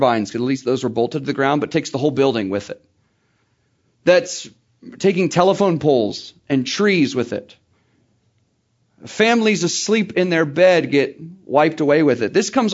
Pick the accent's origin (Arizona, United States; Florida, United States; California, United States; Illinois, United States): California, United States; Murrieta; I love my hometown, grew up in a city called Murrieta. I like my hometown.